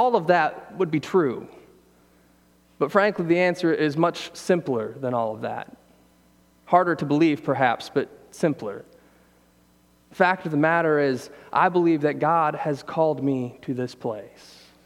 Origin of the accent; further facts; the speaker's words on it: Ohio, United States; And if you've really been doing your homework, you might even know that I was born and raised in Ohio.